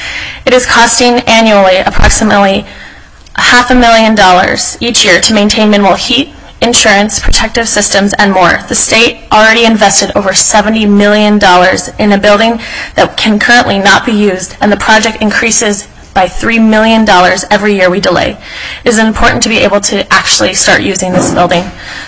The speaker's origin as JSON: {"language": "English", "town": "Juneau", "region": "Alaska", "country": "United States", "tie": "born or raised there", "said": "I am a UAS student, and I was born and raised here in Juneau."}